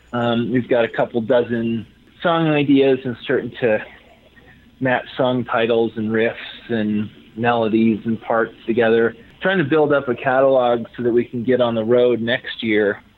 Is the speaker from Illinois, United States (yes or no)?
yes; Chicago, Illinois, United States; but I'm from Chicago area, so definitely want to get to the Midwest